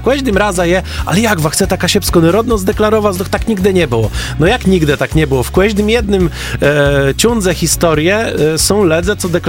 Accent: Pomeranian Voivodeship, Poland; my nie jesteśmy ani Płelosie, ani Niemce, my jesteśmy kasiebi, my jesteśmy stąd.

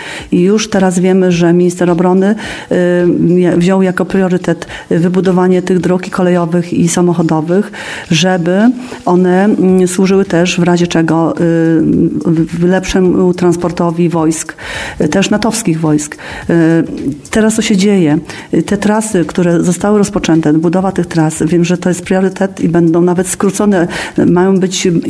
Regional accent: Pomeranian Voivodeship, Poland; a my jako Kaszubi przecież mamy, powiem to po kasiebsku, my mamy apartną historię

